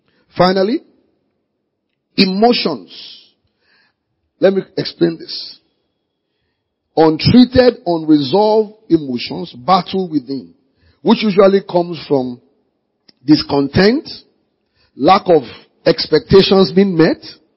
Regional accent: Nigeria; because I'm a Nigerian, I'm an African.

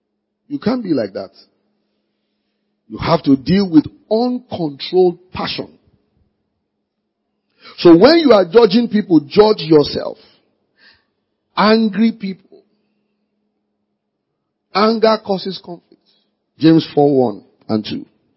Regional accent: Nigeria; because I'm a Nigerian, I'm an African.

